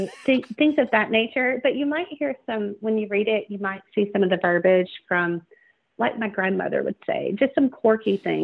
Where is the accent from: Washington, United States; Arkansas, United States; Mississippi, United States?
Mississippi, United States; now in Tennessee, United States; So I am originally from Mississippi. I live in Tennessee now, so I've stayed pretty much to the south.